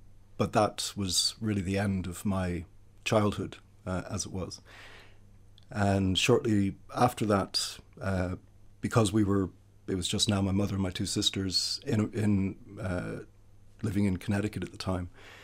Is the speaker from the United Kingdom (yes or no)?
no; Canada; born there; I was born in Canada of classic Irish immigrant parents who left Ireland. My father from the UK, my mother from Ireland, in the 50s to go to Canada to make a new life for themselves.